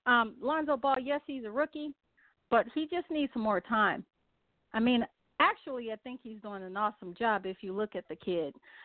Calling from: Racine, Wisconsin, United States; I am calling from Racine, Wisconsin.

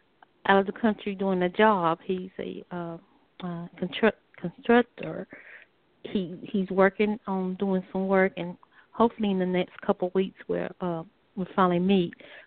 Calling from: North Carolina, United States; I'm calling from North Carolina.

